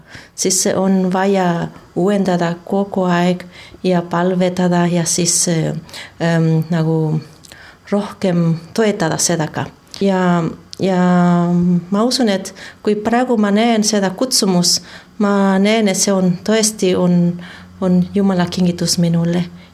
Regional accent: Mexico; Estonian is a second language; now in Estonia; Mine olen Mehikost pärit.

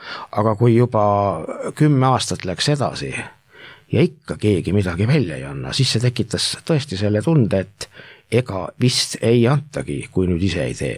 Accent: Türi, Järva County, Estonia; ma olen ise Türilt pärit

